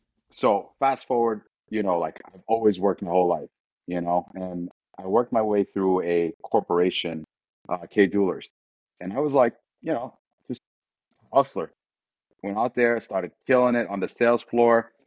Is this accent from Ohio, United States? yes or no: no; New York, United States; I grew up in New York, man. So hustling is part of my DNA.